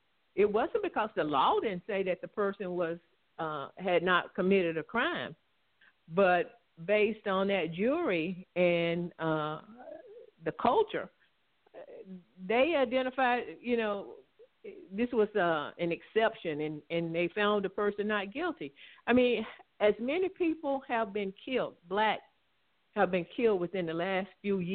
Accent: Mississippi, United States; born and raised in Mississippi, I've been around enough.

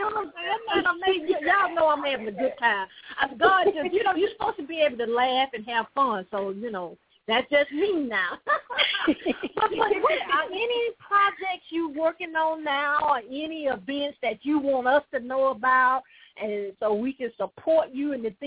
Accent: Birmingham, Alabama, United States; Now, y'all didn't tell me y'all were going to my hometown now. You know, I'm from Birmingham.

